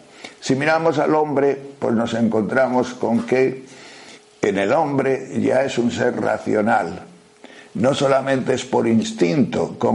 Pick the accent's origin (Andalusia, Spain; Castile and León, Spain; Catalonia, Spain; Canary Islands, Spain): Castile and León, Spain; also born or lived in Asturias; con mis padres en Asturias y yo estaba en León con mi abuela. Y en aquel tiempo, cuando en el pueblo, mi pueblo, se recibía una carta